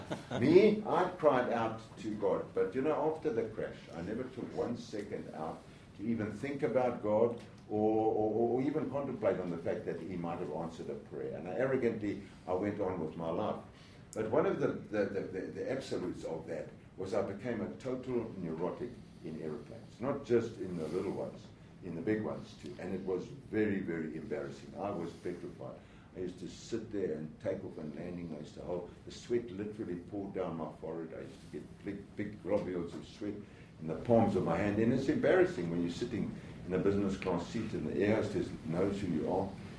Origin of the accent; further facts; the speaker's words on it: South Africa; born there; I'm a Christian because I was born in South Africa. I'm born a Presbyterian. My granddad was moderator of the Presbyterian Church. I've spent my life in the church